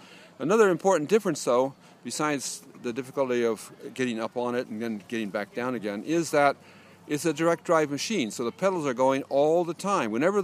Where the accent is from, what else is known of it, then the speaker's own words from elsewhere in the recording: New Jersey, United States; I come from New Jersey in the United States.